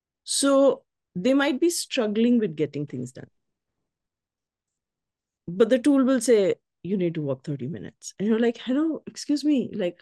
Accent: Delhi, India; I was born in Delhi, as when you introduced me, everything about me has been homegrown in Delhi. And I grew up in a joint family.

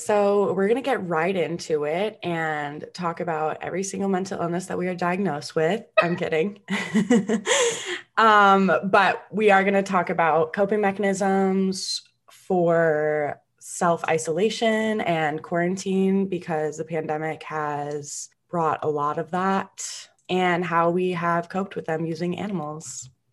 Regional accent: Cary, Illinois, United States; now in Washington, United States; Shay and I went to high school together in Cary, Illinois. For those of you who don't know, I was from Illinois before coming to Washington.

